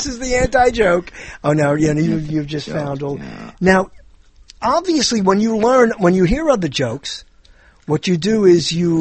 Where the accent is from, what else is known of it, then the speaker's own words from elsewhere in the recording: Brooklyn, New York, United States; I'm not worried about Alzheimer's, and I come from Brooklyn, I'm going to get Weisenheimer's